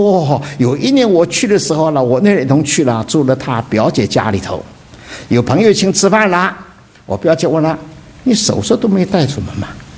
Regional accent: Dinghai, Zhejiang, China; moved away as an adult; also born or lived in Shanghai / Taiwan; now in United States; 我是生在上海，两岁到定海去的。那以后的话呢，等到日本人要占领定海，我们逃到上海了，到上海读书。上海读书过了之后，我到台湾。台湾过了之后呢，过了二十一年，到了美国了。

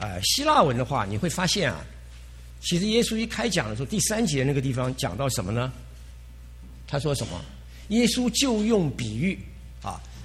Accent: China; 有点像我们中国人的法家呀，法如牛毛，定了非常非常的多。

